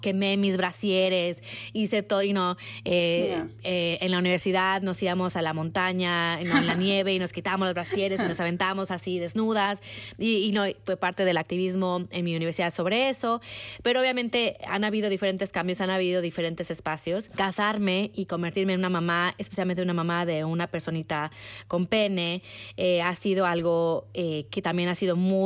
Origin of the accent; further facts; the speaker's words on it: Mexico; cuando yo crecí con feminismo en México, éramos outliers, éramos afuera